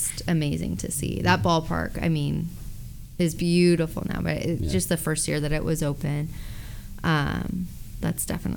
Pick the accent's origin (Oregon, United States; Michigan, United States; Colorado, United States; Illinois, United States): Oregon, United States; Lake Oswego; I mean, I grew up in Lake Oswego, and I had two younger brothers, and we're all really close in age